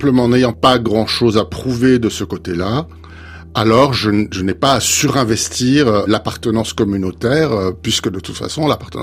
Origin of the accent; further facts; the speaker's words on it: Tunisia; moved away as an adult; now in France; Il n'y a pas beaucoup de choses qui m'ont préparé dans mon enfance en Tunisie à poursuivre en France.